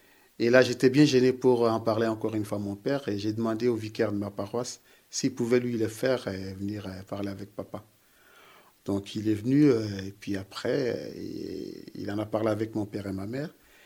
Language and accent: French; Kinshasa, DR Congo; Donc, je suis originaire du Congo, Kinshasa. Donc, je suis né il y a 48 ans à Kinshasa.